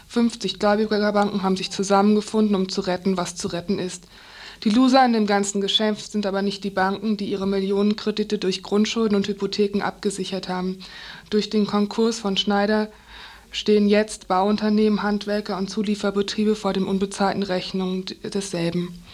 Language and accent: German; Frankfurt, Hesse, Germany; Ein bisschen freut es eine als Frankfurterin ja schon